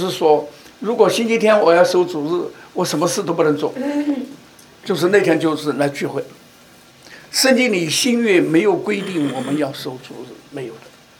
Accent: China; 我记得啊，好像我们中国人有传统，家庭里头那一天一定要吃鱼啊。

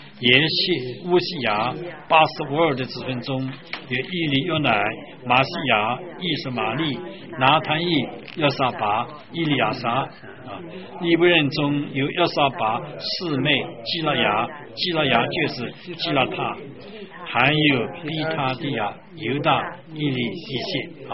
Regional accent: China; now in Canada; 好像我们中国人呢、啊，到加拿大来住了之后，我们的儿女怎么样？就不会说中国话了。

